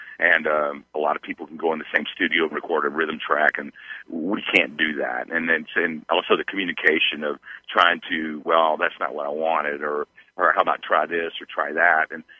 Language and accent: English; Deep South, United States; I grew up in the Deep South playing soul music, so that was my earliest influences.